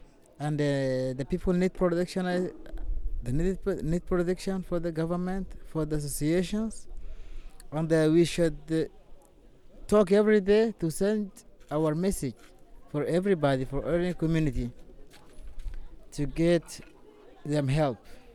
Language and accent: English; Sudan; English is a second language; I come from Sudan, and everyone know the problem of Sudan. That means my problem, I'm not tourist, first of all. Just I need protection because I come from war areas.